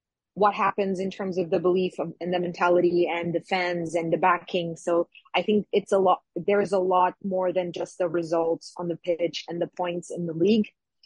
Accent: Brazil; I'm from Brazil, obviously, if people didn't know

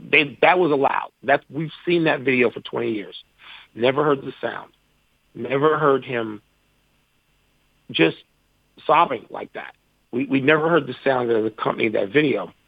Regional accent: Chicago, Illinois, United States; and particularly as a Chicagoan and as someone who grew up a Bulls fan

